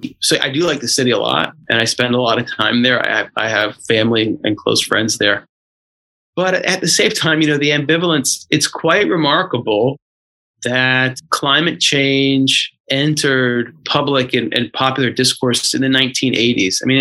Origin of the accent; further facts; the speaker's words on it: Houston, Texas, United States; moved away; I mean, I'm born and raised in Houston, so I'm a Houstonian.